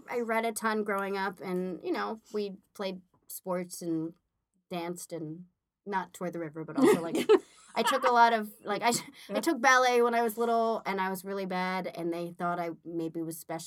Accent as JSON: {"language": "English", "region": "Pennsylvania", "country": "United States", "tie": "born or raised there", "said": "I grew up 5 minutes outside of Philadelphia."}